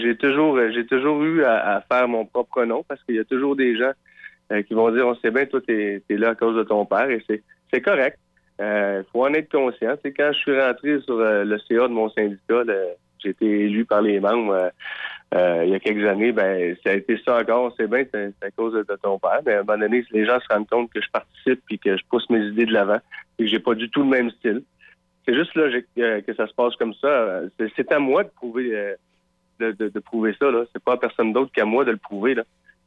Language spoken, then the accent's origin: French; Quebec, Canada; On est Québécois, tout le monde ensemble.